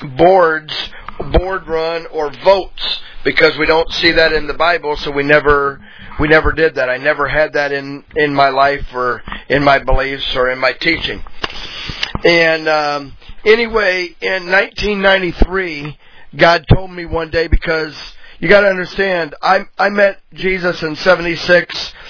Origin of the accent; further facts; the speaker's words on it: the South, United States; I'm from the South, and everybody, you know, so many people through the years have thought I was Southern Baptist.